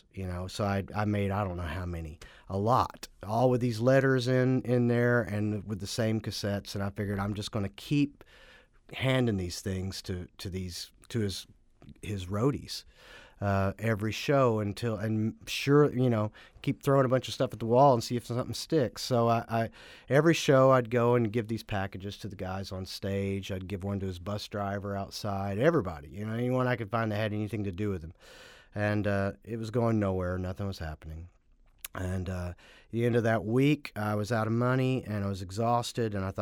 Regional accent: Knoxville, Tennessee, United States; I grew up in South Knoxville, you know.

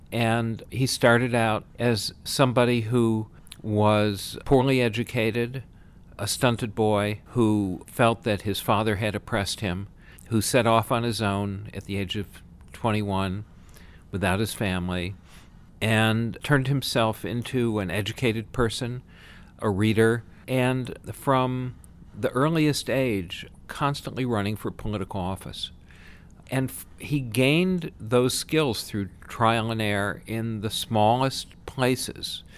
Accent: Chicago, Illinois, United States; I grew up in Chicago.

